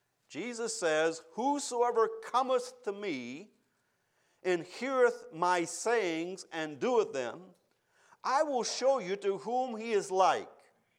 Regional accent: Michigan, United States; Yeah, I'm from Michigan. What can you say?

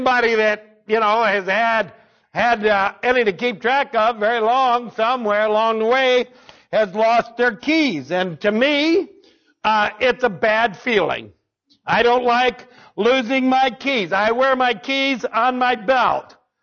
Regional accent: Ohio, United States; And I go, no, I'm from Ohio.

